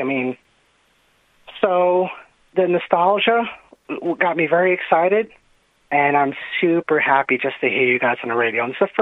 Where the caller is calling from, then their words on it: Staten Island, New York, United States; I'm actually calling from Staten Island, New York.